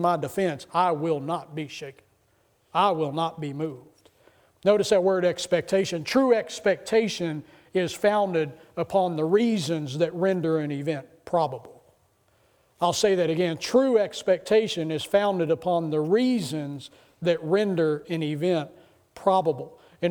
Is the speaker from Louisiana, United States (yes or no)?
no; Austin, Texas, United States; I grew up in Austin, Texas, so to travel to West Tennessee in the Dyersburg, Dyer, Jackson, you know, West Tennessee area, it took us 18 hours on the road.